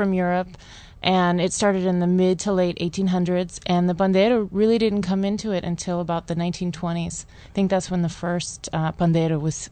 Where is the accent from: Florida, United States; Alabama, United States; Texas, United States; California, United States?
California, United States; San Mateo; I'm actually from San Mateo.